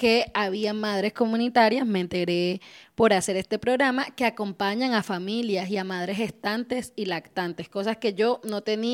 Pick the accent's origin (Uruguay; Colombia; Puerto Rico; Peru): Colombia; estudié en un CAI muy reconocido de mi pueblo que se llama el Sebastián Mesa Merlano. O sea, yo soy ese porcentaje del 25% de colombianas que han pasado por un hogar del bienestar familiar.